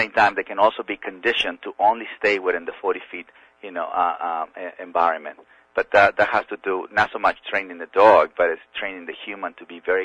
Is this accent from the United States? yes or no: no; Mexico; I'm from Mexico, I'm from a farm